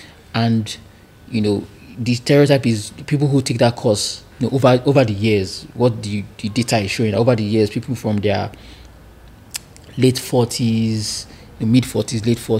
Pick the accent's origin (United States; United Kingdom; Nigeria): Nigeria; Isoko South, Delta; I'm from Delta State in Nigeria here, Isoko South, but I know more Japanese than even my own language, or even Yoruba, or even Igbo, even outside. I learned Igbo and Yoruba in school also.